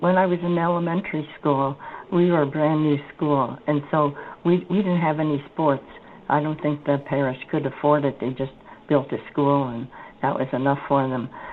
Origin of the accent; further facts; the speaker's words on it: San Francisco, California, United States; born there; I was born in San Francisco, everybody's favorite city, and that was there on August 21st, 1919.